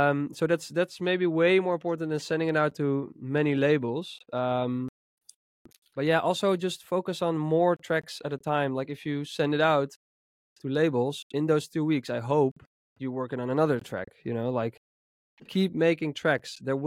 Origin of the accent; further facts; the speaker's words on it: Drunen, North Brabant, Netherlands; even if it's like I did that in my hometown Drunen. I would send my track to the local DJ who I knew. And for me, he then played it in the heart of Drunen.